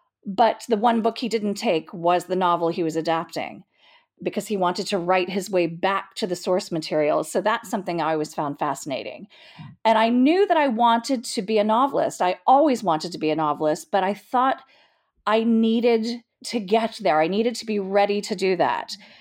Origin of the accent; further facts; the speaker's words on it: Texas, United States; Well, I grew up in Texas, as you said. I was an only child, and I was a voracious reader.